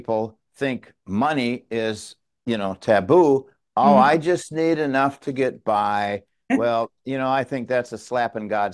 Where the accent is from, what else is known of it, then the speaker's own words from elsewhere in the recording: Wisconsin, United States; We're from Wisconsin. When we lived up there, I was in a business